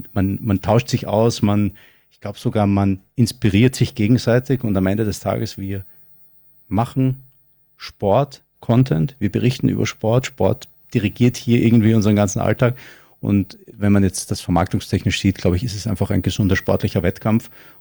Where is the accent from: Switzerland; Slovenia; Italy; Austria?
Austria; als Österreicher sage ich jetzt mal eine Ski-Alpin-Analogie